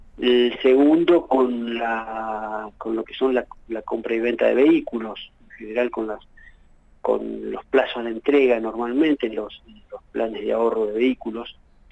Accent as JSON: {"language": "Spanish", "country": "Argentina", "said": "Nosotros somos argentinos"}